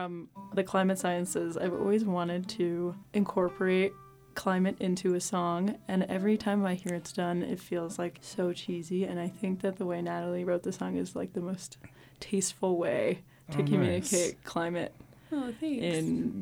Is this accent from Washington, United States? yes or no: yes; Seattle, Washington, United States; I'm from Seattle.